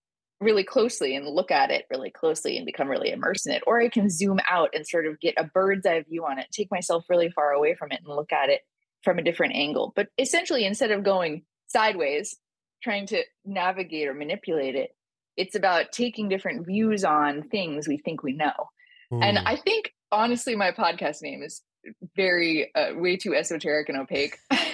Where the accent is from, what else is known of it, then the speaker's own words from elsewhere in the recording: California, United States; So I grew up in San Francisco Bay Area, and it's very saturated there with a lot of different views on spirituality and sexuality, I would say.